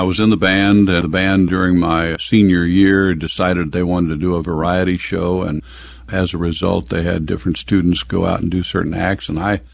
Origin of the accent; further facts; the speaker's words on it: Tulsa, Oklahoma, United States; born there; my date of birth is December of 1934. I was born in Tulsa, Oklahoma.